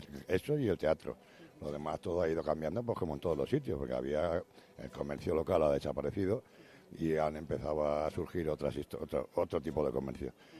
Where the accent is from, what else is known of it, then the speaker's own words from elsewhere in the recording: Madrid, Community of Madrid, Spain; Del barrio. Hombre, soy más de Lavapiés, pero esto también es mío.